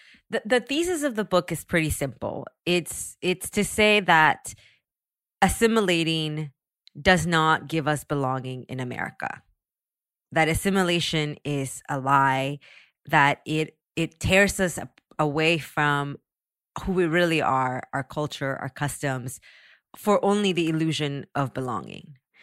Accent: San Antonio, Texas, United States; so much of that came from just growing up in a community where I grew up in San Antonio. So when I was like at home in San Antonio, I never felt like I didn't belong

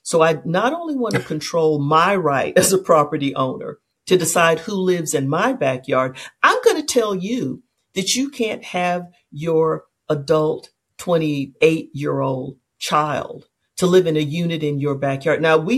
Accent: Memphis, Tennessee, United States; I'm originally from Memphis.

